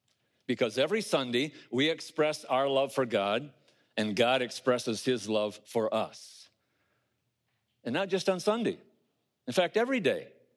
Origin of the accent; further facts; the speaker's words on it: Michigan, United States; northern Michigan in the Marion-McBain area, where some of you, I'm sure, either have roots or relatives. I grew up in the Highland Christian Reformed Church